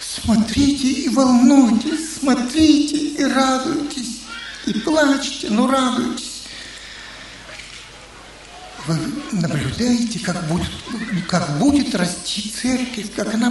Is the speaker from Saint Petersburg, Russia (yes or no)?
yes; Saint Petersburg, Russia; Я жил тогда, мое детство прошло в Ленинграде.